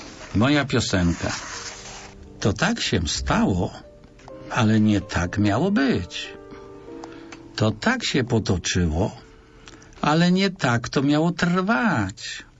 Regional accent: Recovered Territories, Poland; born there; ja się urodziłem na ziemiach odzyskanych jako dziecko tułaczy wojennych tego pokolenia

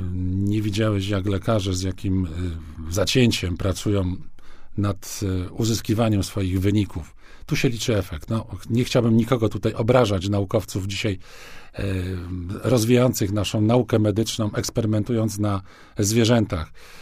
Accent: Poznań, Greater Poland Voivodeship, Poland; my jako poznaniacy

